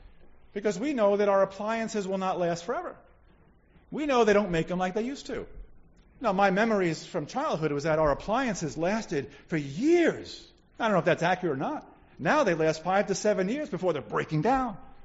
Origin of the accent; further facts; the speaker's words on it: Queens, New York, United States; I'm born and raised in Queens, have not had a lot of experience with these things